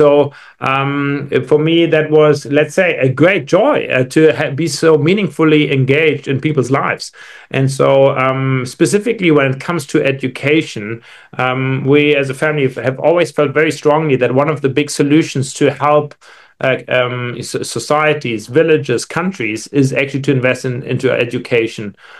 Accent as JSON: {"language": "English", "town": "Frankfurt", "region": "Hesse", "country": "Germany", "tie": "born or raised there", "said": "I grew up in Frankfurt, Germany. But as a young child, teenager, I would often go to South Africa where my grandparents lived."}